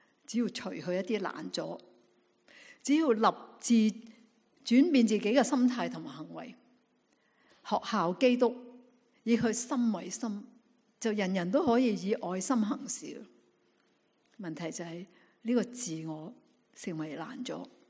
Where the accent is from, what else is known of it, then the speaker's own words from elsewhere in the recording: China; 所以我们中国人说养儿100岁长忧99